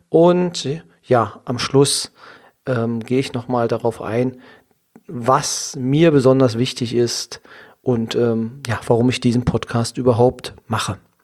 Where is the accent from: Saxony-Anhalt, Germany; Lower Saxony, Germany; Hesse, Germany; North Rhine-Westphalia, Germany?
Saxony-Anhalt, Germany; Ich komme aus der Nähe von Magdeburg, im schönen Sachsen-Anhalt bin ich geboren, dort auch zur Schule gegangen, habe mein Abitur dort absolviert